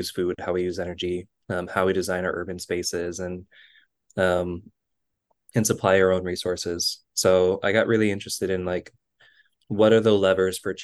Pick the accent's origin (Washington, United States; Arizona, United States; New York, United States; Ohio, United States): Arizona, United States; Tucson; And growing up in Tucson, it was always 100 plus degrees, and we never wanted to go outside.